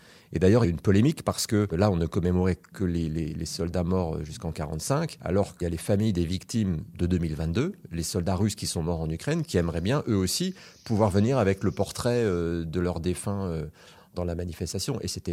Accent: France; moved away; Autant chez nous, en France en particulier, en Europe, mais en France en particulier, on est tout le temps en train de critiquer le pouvoir en place

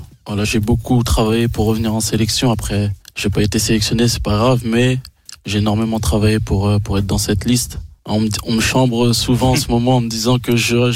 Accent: Évreux, Normandy, France; On vient du même quartier d'Évreux de Madeleine.

